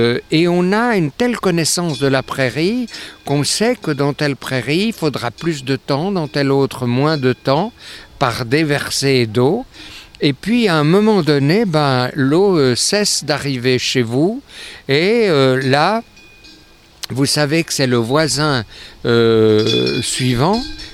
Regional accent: Valais, Switzerland; Chez moi, dans le Val d'Anniviers, c'est disparu en quelques années

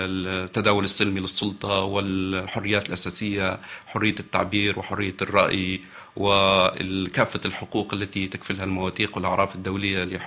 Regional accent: Tripoli, Tripoli District, Libya; باعتباري مواطن ليبي وعشت حياتي بالكامل في ليبيا، لا أعتقد أن هذا سيكون، لأن المجتمع الليبي وخاصة أنا من سكان طرابلس،

